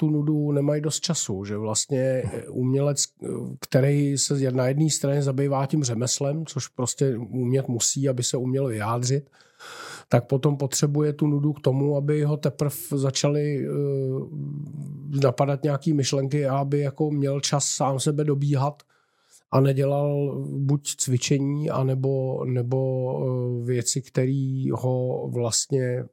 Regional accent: Karlovy Vary, Karlovy Vary Region, Czechia; born there; co se týče toho, že bych to vnímal jako svý rodiště, tak to je to, že to vím

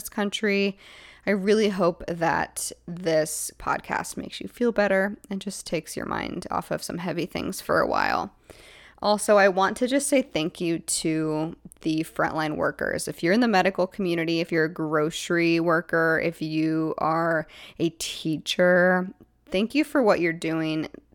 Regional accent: Seattle, Washington, United States; I grew up in Seattle and we went to BC all the time, me and my family

